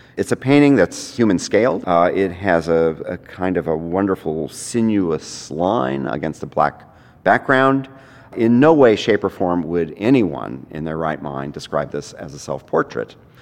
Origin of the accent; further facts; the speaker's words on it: California, United States; When I was a young kid, I grew up in the East Bay, and my father was a high school art teacher in the San Francisco Bay Area.